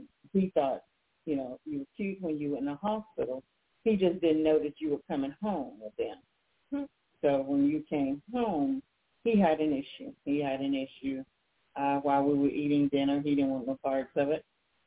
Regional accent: Columbia, Tennessee, United States; born there; I was born in Columbia, Tennessee, to the parents

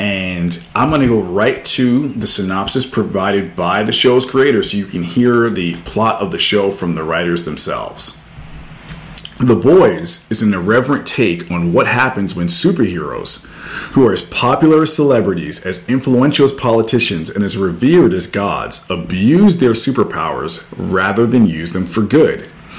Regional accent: New York City, New York, United States; I'm from New York City. We don't keep it subtle.

